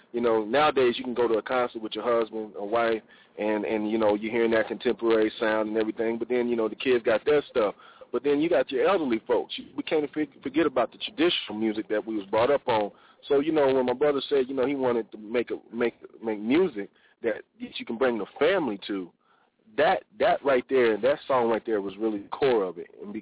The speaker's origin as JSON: {"language": "English", "town": "Springfield", "region": "Missouri", "country": "United States", "tie": "born or raised there", "said": "I'm from Missouri, Springfield, Missouri, a small middle western town. You know, I grew up with that homestyle, living Bible Belt country"}